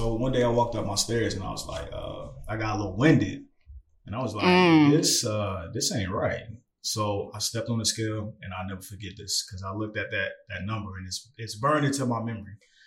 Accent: Fayetteville, North Carolina, United States; Okay, so yes, originally I'm from Fayetteville. Well, originally I was a military brat, you know.

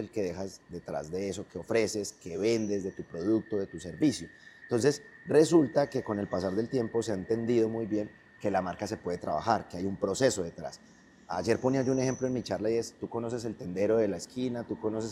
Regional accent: Eje Cafetero, Colombia; born there; Como te dije, muy cerca de acá de Ibagué, relativamente cerca. Yo nací en el Eje Cafetero de Colombia.

